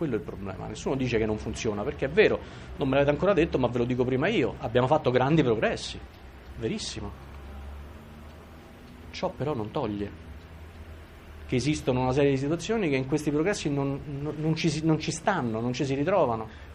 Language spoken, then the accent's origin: Italian; Rome, Lazio, Italy; Siccome io vengo da Roma